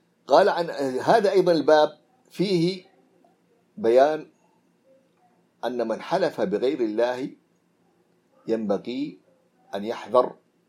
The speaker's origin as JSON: {"language": "Arabic", "region": "Hadramaut", "country": "Yemen", "said": "صورة أحد الدجاجلة عندنا في حضرموت"}